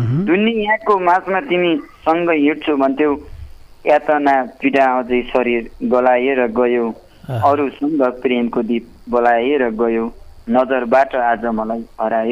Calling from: Maital, Karnali Province, Nepal; चौकुनी पाँच मायतालबाट

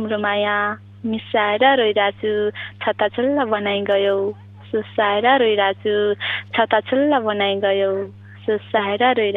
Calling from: Dailekh, Karnali Province, Nepal; म चाहिँ दैलेखबाट भन्नुपर्छ

